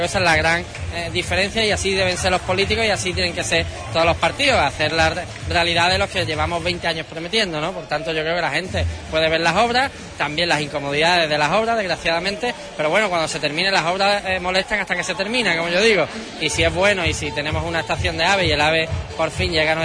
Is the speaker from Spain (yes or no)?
yes; Huelva, Andalusia, Spain; yo personalmente, soy de Recre, somos de Huelva